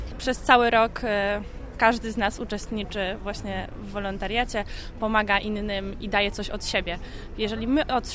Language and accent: Polish; Radzewo, Greater Poland Voivodeship, Poland; Ja jestem z małej miejscowości koło Kórnika, Radzewo.